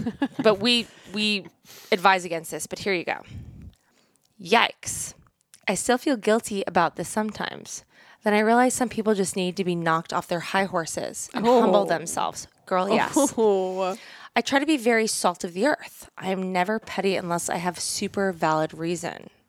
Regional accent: Long Island, New York, United States; Then I love, I mean, I'm from Long Island.

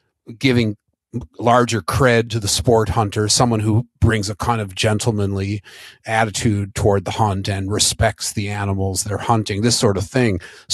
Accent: Minneapolis, Minnesota, United States; I grew up in Minneapolis, and I was sort of like the Jewish Tom Sawyer or something in a way.

